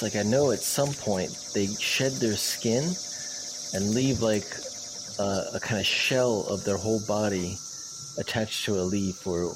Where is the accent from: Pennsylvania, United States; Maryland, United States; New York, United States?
Maryland, United States; Baltimore; I remember them at least twice growing up in Baltimore.